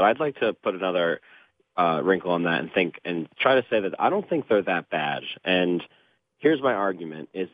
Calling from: Philadelphia, Pennsylvania, United States; from Philly.

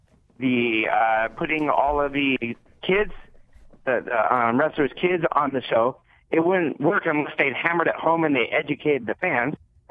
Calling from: Las Vegas, Nevada, United States; in Las Vegas.

